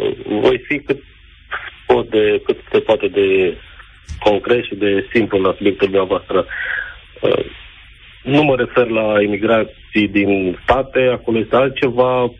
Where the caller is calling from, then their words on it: Timișoara, Timiș County, Romania; Vă sunt din Timișoara.